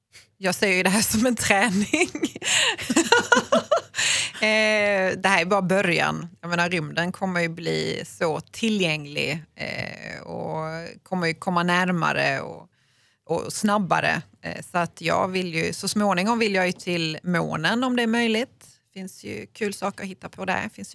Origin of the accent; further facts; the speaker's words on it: Malmö, Skåne, Sweden; Ja, eftersom jag kommer från Malmö, ja. Skåne